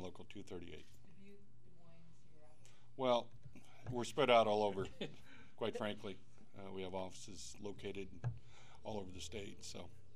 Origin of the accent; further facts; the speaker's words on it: Cedar Rapids, Iowa, United States; The money that's been brought into this state for us as Iowans is tremendous. I mean, I'm from Cedar Rapids.